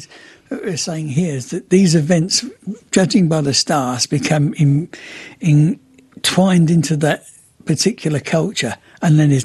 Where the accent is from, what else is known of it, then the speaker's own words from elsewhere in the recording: England, United Kingdom; I mean, I come from England and the seasons were so much starker there.